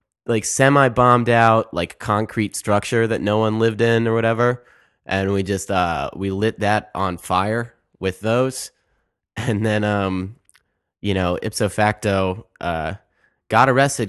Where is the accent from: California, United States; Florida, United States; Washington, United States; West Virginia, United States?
West Virginia, United States; Morgantown; I grew up in Morgantown, West Virginia.